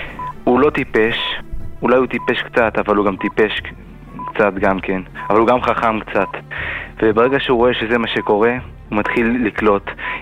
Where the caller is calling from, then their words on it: Jerusalem, Jerusalem District, Israel; אני מירושלים.